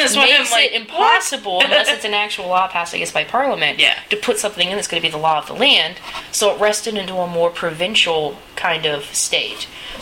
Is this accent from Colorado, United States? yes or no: no; Ambridge, Pennsylvania, United States; I grew up in around Ambridge, Pennsylvania, and there's this little historical community down there that the Harmonites founded.